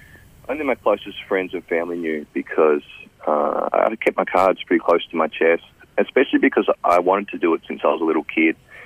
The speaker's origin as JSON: {"language": "English", "town": "Ridgley", "region": "Tasmania", "country": "Australia", "tie": "born or raised there", "said": "So growing up on the northwest coast, even though I'm from Ridgely, you see the ocean every day."}